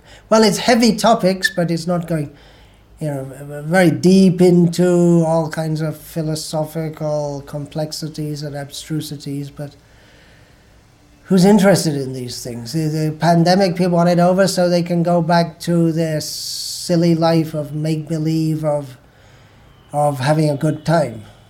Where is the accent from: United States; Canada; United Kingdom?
United Kingdom; England; when I was growing up in England